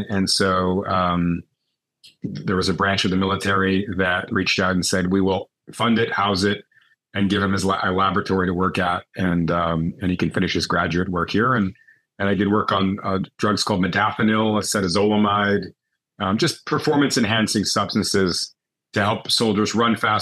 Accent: Canada; I'm from Canada originally and was a hockey player.

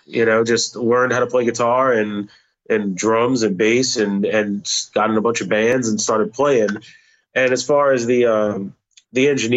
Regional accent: Metairie, Louisiana, United States; I grew up in a suburb of New Orleans called Metairie. It's right on. I grew up less than a mile from the New Orleans line, you know.

